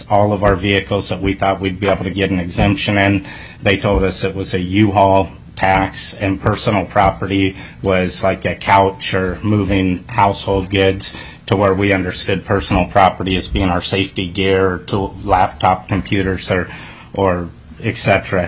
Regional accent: Kenai, Alaska, United States; I'm from Kenai, Alaska. I'm a fourth-generation Alaskan, four generations of Alaska business as well.

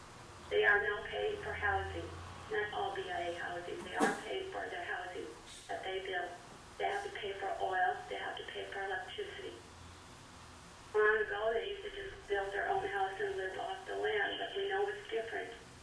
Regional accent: Midtown, Alaska, United States; now in Fairbanks, United States; I stay here in Fairbanks. I'm a registered voter in Fairbanks, but I'm originally from Midtown.

